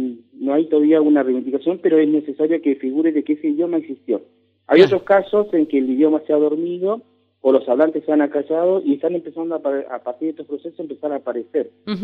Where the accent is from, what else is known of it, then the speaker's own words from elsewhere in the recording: Argentina; nuestra identidad como argentinos